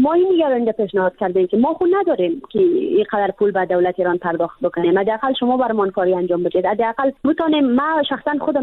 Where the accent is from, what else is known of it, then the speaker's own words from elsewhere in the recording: Badakhshan, Afghanistan; وقتی که پرسان کرد که از کجا هستی، گفتم از افغانستان. گفت از کجای افغانستان هستی؟ گفتم از بدخشان.